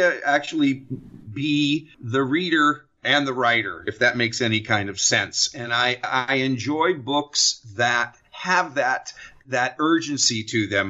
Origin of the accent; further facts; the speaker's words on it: Erie, Pennsylvania, United States; Lesson of the Bees is very much part of my growing up in Erie, Pennsylvania.